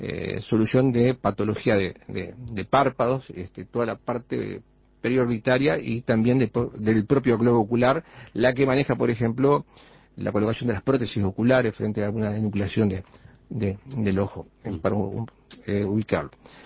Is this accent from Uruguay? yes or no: yes; Florida, Uruguay; Yo soy de Florida.